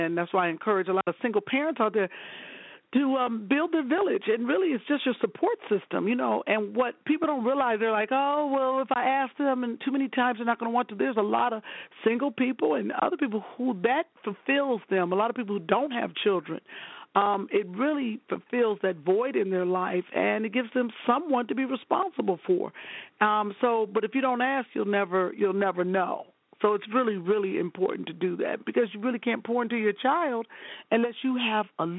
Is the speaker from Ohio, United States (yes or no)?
yes; Cleveland, Ohio, United States; You know, I remember growing up in Cleveland, and my neighbor, Miss Weaver, she would, you know, we'd come home from school.